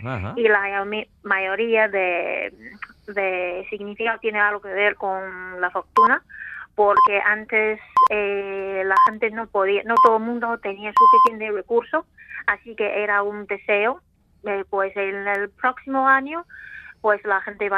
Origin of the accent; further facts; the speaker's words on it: Northeast China, China; Spanish is a second language; como soy de noreste, de China, entonces, por supuesto, he elegido un menú de según el gusto de norte